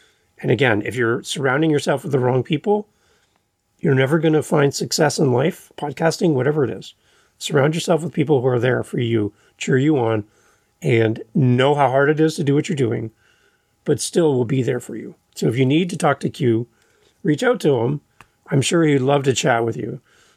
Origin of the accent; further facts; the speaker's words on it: Canada; as a Canadian, looking at our U.S. friends and neighbors